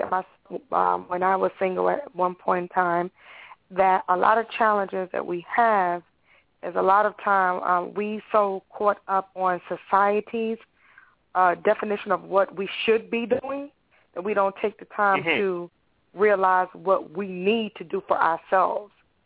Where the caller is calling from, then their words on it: Brooklyn, New York, United States; I'm calling from Brooklyn.